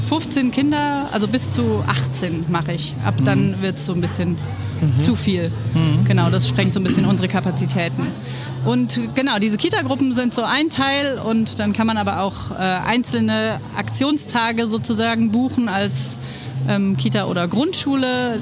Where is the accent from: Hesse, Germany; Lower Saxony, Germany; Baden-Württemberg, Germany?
Baden-Württemberg, Germany; Freiburg; Ich komme ursprünglich aus Freiburg.